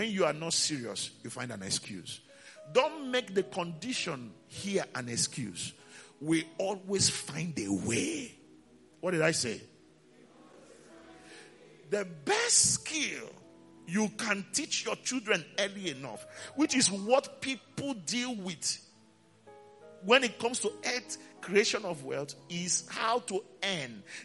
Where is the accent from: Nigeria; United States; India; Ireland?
Nigeria; Aba, Abia; we were growing up in Abba. I'll say it in Igbo and then I'll explain it in English.